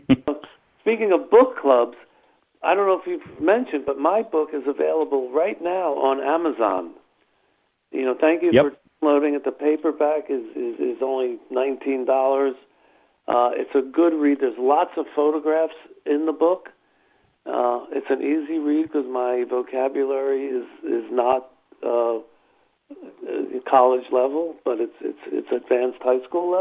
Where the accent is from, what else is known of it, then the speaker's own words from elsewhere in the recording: Philadelphia, Pennsylvania, United States; because growing up in Philadelphia, we'd get the Philadelphia Inquirer delivered in the morning